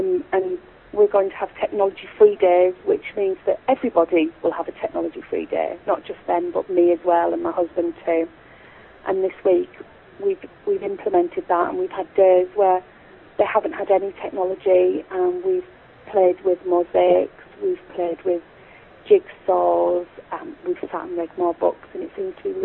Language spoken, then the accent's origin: English; Yorkshire and the Humber, United Kingdom; And we relocated from Berkshire in England back to the northeast of England, to North Yorkshire, where we're from